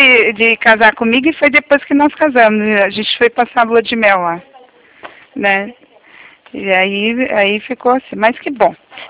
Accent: Maceió, Alagoas, Brazil; born there; Eu nasci, não perto, mas é pertinho, vai. Eu nasci em Alagoas, Maceió, Alagoas.

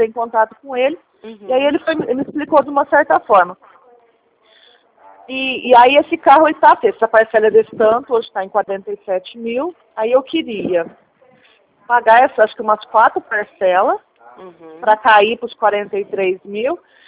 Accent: Ribeirão Preto, São Paulo, Brazil; Eu sou daqui de Ribeirão.

